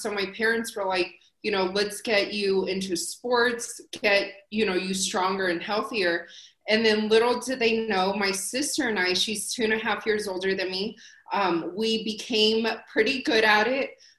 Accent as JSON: {"language": "English", "town": "Las Vegas", "region": "Nevada", "country": "United States", "tie": "born or raised there", "said": "Born and raised here in Las Vegas, but my dad's from China and my mom's from Taiwan. So I'm Chinese, but born and raised in Las Vegas."}